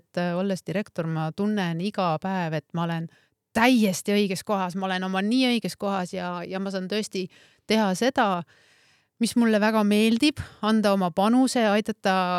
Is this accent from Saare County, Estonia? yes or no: yes; Saare County, Estonia; ma olin Soomes, Lapendranna tehnikaülikoolis ja just nendel aastatel ma tundsin hästi teravalt, et ma olen eestlane ja ma olen saarlane ja sügavalt juurduski minusse teadmine, et ma tahan tagasi Saaremaale